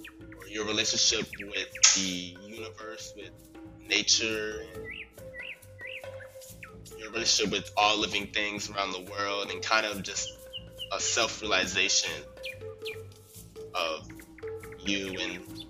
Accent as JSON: {"language": "English", "town": "Savannah", "region": "Georgia", "country": "United States", "tie": "born or raised there", "said": "I grew up in Savannah, Georgia, pretty much a forest in our backyard. But the beach was like 30 minutes away."}